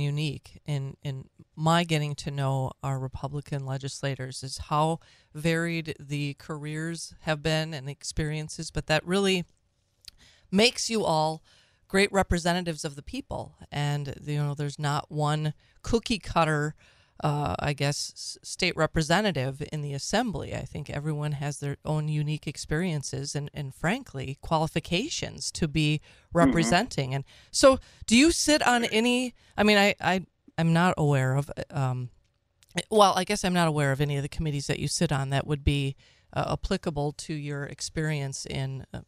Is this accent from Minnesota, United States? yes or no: yes; Minnesota, United States; I'm originally from Minnesota